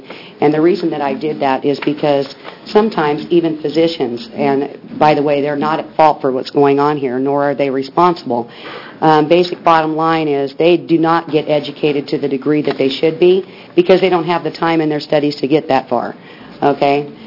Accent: Coos Bay, Oregon, United States; I come from Coos Bay, Oregon.

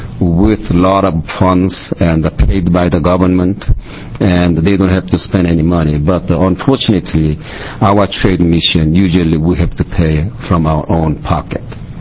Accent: South Korea; So especially since I'm from Korea, when the Korean delegation high officials coming over here

